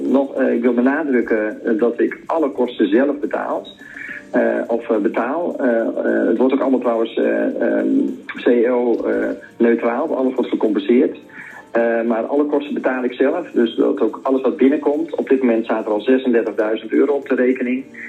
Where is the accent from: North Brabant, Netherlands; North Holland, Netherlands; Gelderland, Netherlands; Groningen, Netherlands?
North Holland, Netherlands; Loosdrecht; Ik kom uit Loosdrecht, dus ik zag het altijd bij Vliegveld Hilversum.